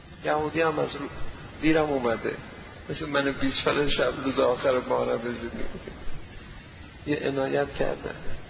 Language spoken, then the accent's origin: Persian; Afghanistan; moved away; از افغانستان اومدیم گفتیم میریم سمت ایران، از ایران پرواز میکنیم میریم اروپا و اینا، اومدیم و با ماشین سوار شدیم و به مرز اومدیم خراسان، رفتیم مشهد